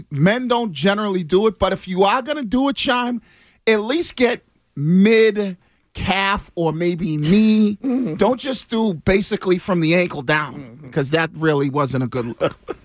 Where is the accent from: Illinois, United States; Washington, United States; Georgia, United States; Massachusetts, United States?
Massachusetts, United States; Boston; I'm from the Bean. I represent the Bloody Bean. Nobody says, where you from? Hey, I'm from Boston, guy.